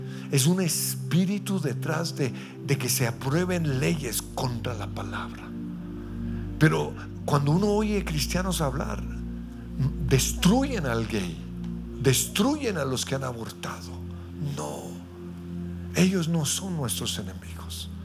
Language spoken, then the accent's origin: Spanish; Colombia; la maldición generacional que tenemos como colombianos